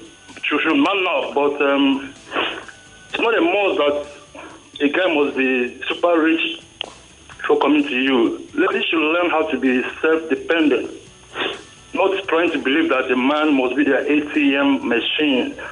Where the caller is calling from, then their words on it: Mexico; calling from Mexico.